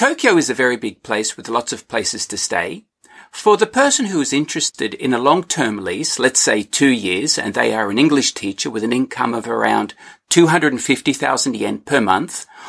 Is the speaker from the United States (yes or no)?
no; Australia; like I'm from Australia, 20 square meters is pretty small.